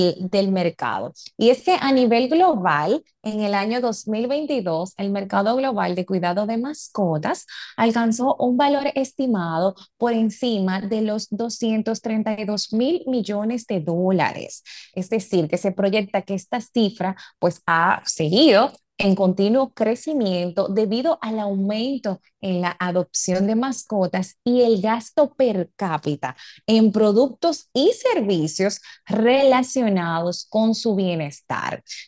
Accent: Dominican Republic; Como buenos dominicanos, aquí vamos a bailar un merenguito

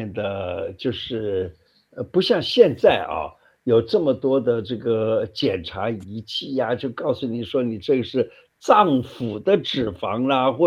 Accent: Hunan, China; 因为我是湖南人，我这从小就吃湖南腊肉啊，湖南香肠啊，这个吃到大的啊。

